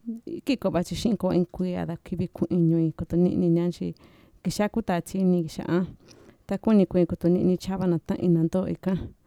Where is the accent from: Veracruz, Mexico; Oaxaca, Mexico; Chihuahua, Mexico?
Oaxaca, Mexico; San Martín Durazno; now in United States; yo soy de San Martín Durazno, tengo tres hijos y tiene mucho tiempo que llegué a Estados Unidos. Tengo más de 15 años aquí y no he podido ir a mi comunidad.